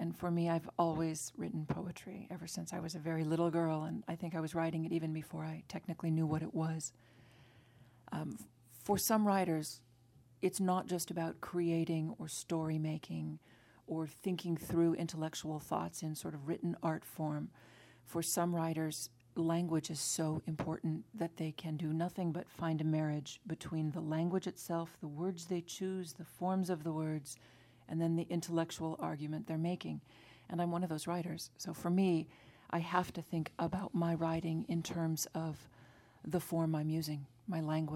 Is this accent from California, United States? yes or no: yes; Los Angeles, California, United States; also born or lived in Europe; now in Hope, United States; Well, I came straight from Los Angeles to Michigan. I spent a couple of years living in Europe